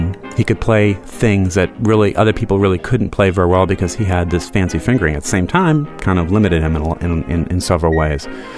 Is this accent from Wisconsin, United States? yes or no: no; Rock Island, Illinois, United States; where I was growing up, which is the Quad Cities, I grew up in Rock Island, Illinois.